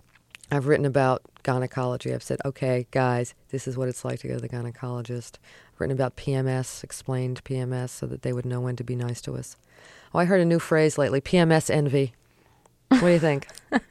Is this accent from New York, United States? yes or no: no; Philadelphia, Pennsylvania, United States; Yeah, I'm from Philadelphia.